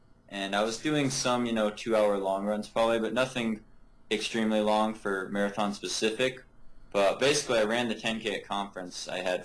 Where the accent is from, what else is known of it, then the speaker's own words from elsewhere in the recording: Oregon, United States; I grew up in Oregon, so there's a lot of opportunities to run out in the woods